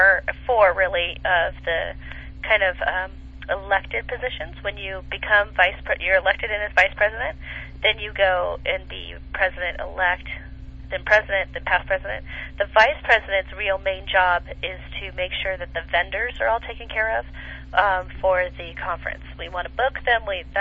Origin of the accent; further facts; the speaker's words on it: Simi Valley, California, United States; I grew up in Simi Valley, California, a little suburb north of Los Angeles. Very small, quaint town. Loved it.